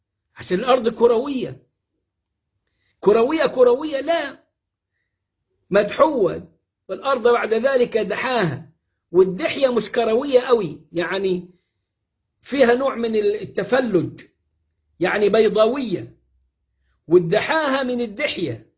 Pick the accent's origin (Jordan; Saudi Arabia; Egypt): Egypt; Upper Egypt; وعندنا في الصعيد زي ما بقول كده